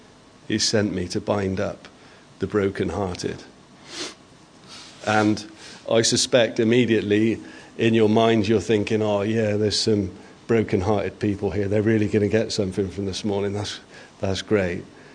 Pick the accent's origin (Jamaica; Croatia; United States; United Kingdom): United Kingdom; because I'm British.